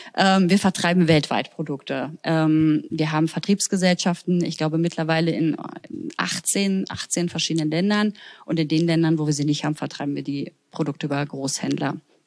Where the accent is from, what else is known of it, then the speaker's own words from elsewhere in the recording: Germany; first language German; weil meine Kollegin und ich, wir kamen beide aus Deutschland, das ist unsere Muttersprache, war natürlich relativ einfach.